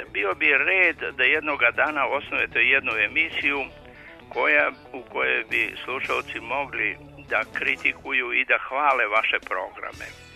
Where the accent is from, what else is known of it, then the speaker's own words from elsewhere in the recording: Belgrade, Serbia; Ja sam iz Beograda